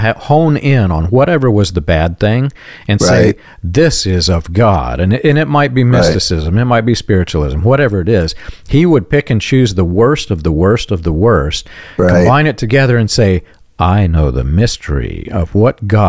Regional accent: Jeffersonville, Indiana, United States; right here in my hometown of Jeffersonville, Indiana

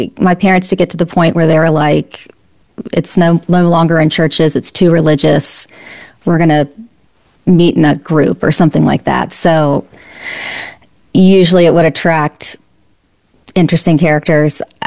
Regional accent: Virginia, United States; now in California, United States; So I grew up in Virginia. I live in California right now, but grew up in Virginia.

